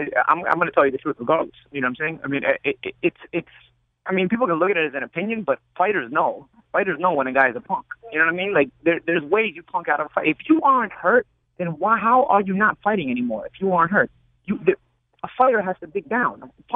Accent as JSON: {"language": "English", "region": "New York", "country": "United States", "said": "Like, I'm from New York. I'm original New York. I'm a pretty real guy."}